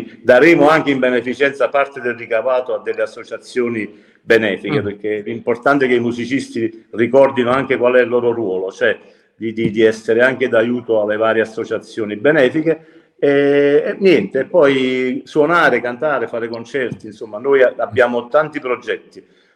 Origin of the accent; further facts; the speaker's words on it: Naples, Campania, Italy; born there; Sì, allora io sono nato a Montesanto, nel quartiere più popolare di Napoli, vicino alla funicolare di Montesanto.